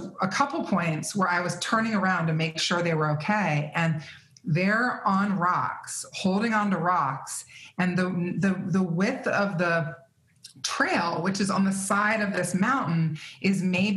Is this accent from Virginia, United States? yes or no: yes; Virginia, United States; Like, I grew up in Virginia and I'm from Virginia and I've hiked a lot in the Shenandoah.